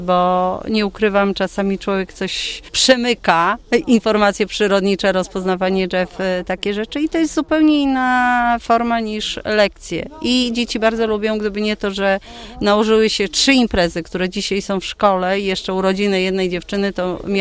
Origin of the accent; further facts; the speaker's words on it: Łubniany, Opole Voivodeship, Poland; my jesteśmy z Łubnian